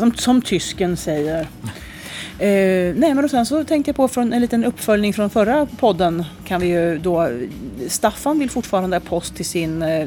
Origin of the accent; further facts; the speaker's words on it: Nora, Örebro County, Sweden; accent: Nora; räknar mig som uppväxt i Nora i Bergslagen, och 9 år i Örebro och 18 år i Norrlottaområdet. Så att det är lite blandat, men jag skulle säga att jag låter som jag kommer från Nora.